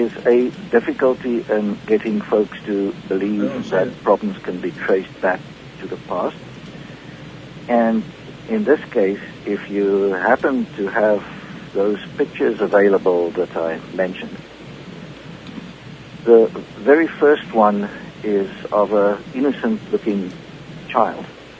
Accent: South Africa; And could it perhaps be because I grew up in South Africa

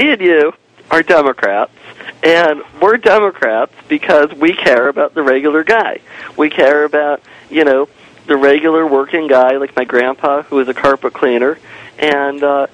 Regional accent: Thousand Oaks, California, United States; Well, I'm from a more conservative area than usual. I'm from Thousand Oaks.

